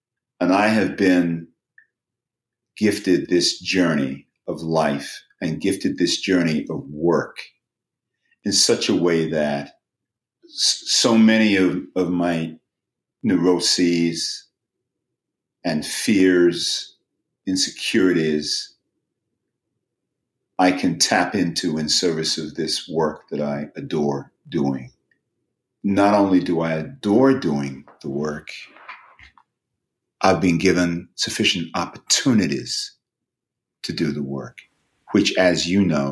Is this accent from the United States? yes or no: no; Lewisham, London, United Kingdom; It's a wonderful thing that I don't necessarily sound like I am from Lewisham, but it's also a wonderful thing that I could sound